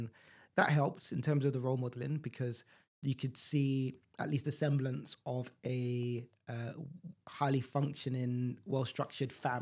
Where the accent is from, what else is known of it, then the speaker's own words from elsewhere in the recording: London, United Kingdom; my earliest memories are of living in East Dulwich in South London in a council estate.